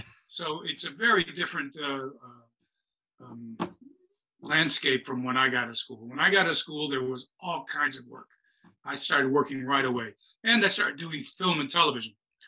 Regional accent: Toledo, Ohio, United States; I was from Toledo, Ohio. I didn't know anything about New York, for Christ's sake.

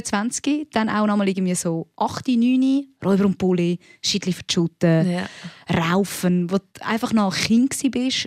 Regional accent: Rapperswil, St. Gallen, Switzerland; Wir sind zu Rappi am See aufgewachsen

